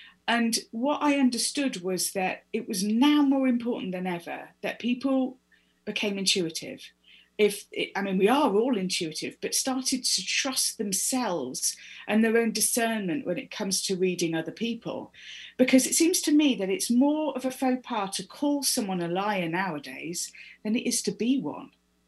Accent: United Kingdom; I was not taught about this at school. I'm British. Yeah. I wasn't taught about it at school.

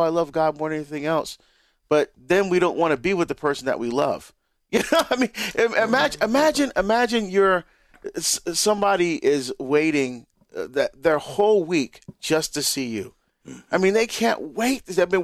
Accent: Barbados; I got challenged by this once when I was in my home country in Barbados.

